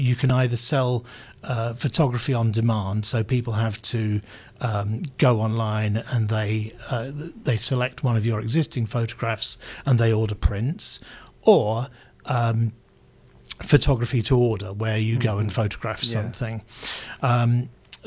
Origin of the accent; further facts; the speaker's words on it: London, United Kingdom; I'm from London, but I wasn't from the middle of London where everything happens. I was, you know, I was born and brought up in the suburbs. I lived in a different suburb.